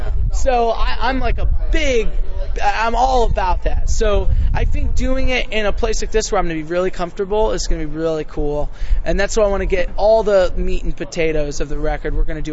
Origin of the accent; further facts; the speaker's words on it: Virginia, United States; I grew up going up there, so I'm from Virginia, but we always go up in the summer.